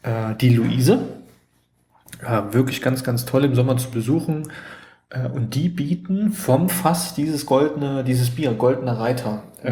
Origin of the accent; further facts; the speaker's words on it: Thuringia, Germany; ich kann meinen Grad der Sozialisation einfach dann nicht überspringen als Thüringer.